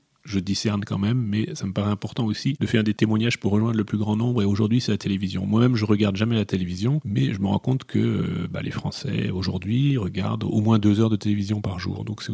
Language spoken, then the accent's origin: French; Neuilly-sur-Seine, Île-de-France, France; born there; D'abord, je suis né à Neuilly-sur-Seine.